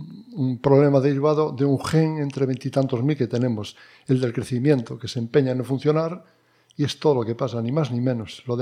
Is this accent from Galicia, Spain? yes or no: yes; Cerdedo, Galicia, Spain; born there; now in Vilagarcía de Arousa, Spain; No, nací en Cerdedo.